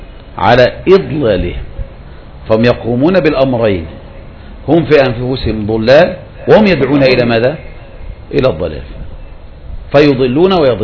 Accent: Egypt; كانت من أكثر أسباب الفتنة بالحزبيين المشاهير عندنا في مصر

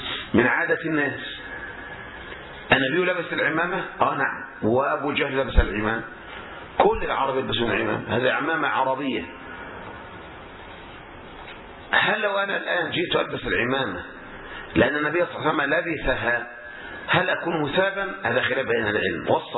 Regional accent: Egypt; زي مثلا إحنا مثلا عندنا في مصر الآن عندهم موضة تسمى موضة الخنافس

